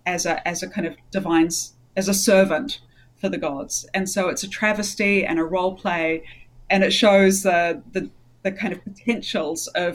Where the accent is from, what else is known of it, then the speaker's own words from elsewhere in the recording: New Zealand; I'm from New Zealand. I'm a New Zealander, so very far, grew up very, very far from Egypt, and very far from any experience of Egyptian culture.